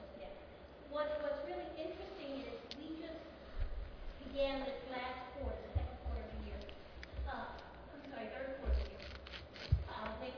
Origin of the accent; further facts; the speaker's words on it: New York, United States; I'm from New York and we have a Tdap requirement.